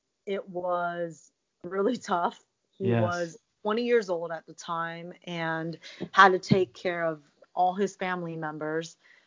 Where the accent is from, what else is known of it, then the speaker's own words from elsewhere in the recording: Virginia, United States; born there; Yeah, I was born in Virginia, but my dad's from Shanghai, and my mom is from Taiwan